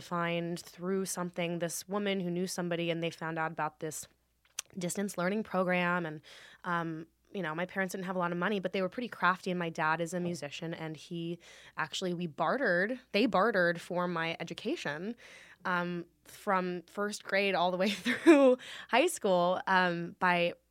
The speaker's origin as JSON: {"language": "English", "town": "Valley Village", "region": "California", "country": "United States", "tie": "born or raised there", "said": "I grew up in Valley Village, technically, which okay. is North Studio City."}